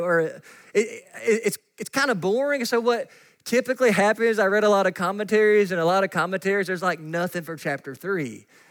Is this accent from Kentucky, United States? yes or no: yes; Kentucky, United States; I'm from Katy's, Kentucky, and I can't pronounce names very well